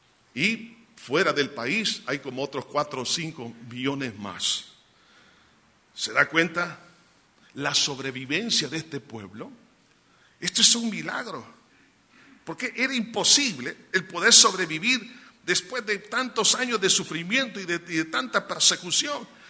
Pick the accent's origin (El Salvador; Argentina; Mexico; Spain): El Salvador; si eso nos hubiera sucedido a nosotros aquí como nación salvadoreña